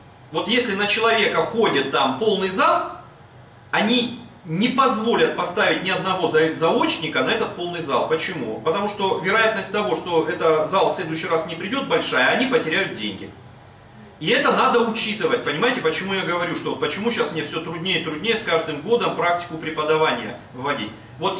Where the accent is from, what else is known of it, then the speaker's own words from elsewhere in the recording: Budyonnovsk, Stavropol Krai, Russia; now in Moscow, Russia; ну я сам из Буденновска, да?